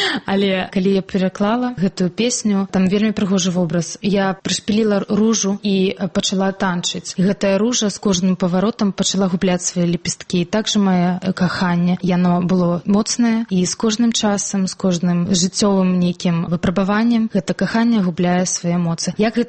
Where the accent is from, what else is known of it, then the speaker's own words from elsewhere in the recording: Maladzyechna, Minsk Region, Belarus; Гэта мой родны горад.